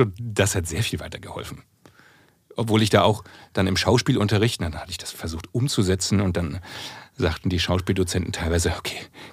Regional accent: Saxony-Anhalt, Germany; ich habe dir eben erzählt, dass ich aus Sachsen-Anhalt komme und dass ich einen keinen Berliner Akzent habe, aber dass man sehr viel Icke und sowas bei mir auch sagt.

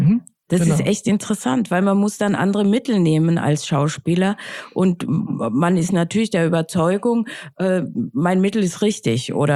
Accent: Austria; now in Berlin, Germany; ich bin ja aus Österreich

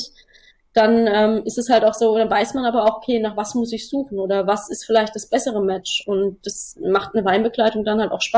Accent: Germany; ein bisschen Deutschland ist halt auch nicht verkehrt, weil so als Deutsche, das wird es immer geben.

